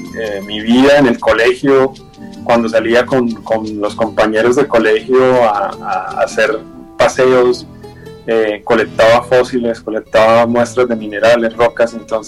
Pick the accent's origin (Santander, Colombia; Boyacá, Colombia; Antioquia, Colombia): Santander, Colombia; Zapatoca; yo crecí en Zapatoca, Santander, y desde niño, de hecho estudié en una escuela del campo, en una escuela rural de Zapatoca